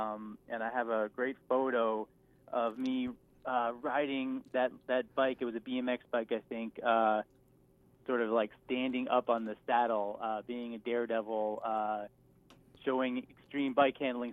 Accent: Philadelphia, Pennsylvania, United States; I grew up in Philadelphia, in the city, and I lived there till I was about six

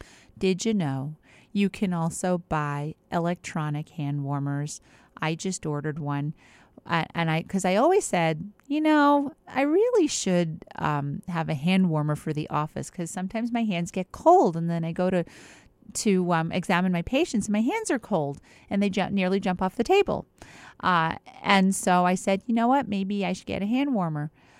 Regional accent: New York, United States; also born or lived in New Jersey; And, you know, we're from New York, New Jersey. And she's Italian and I'm Jewish. And I grew up around Italian people and she grew up around Jewish people.

